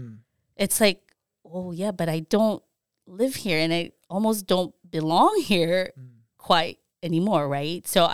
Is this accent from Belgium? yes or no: no; Philippines; I grew up in the Philippines and I went to an all-girls Catholic school ran by nuns in the Philippines.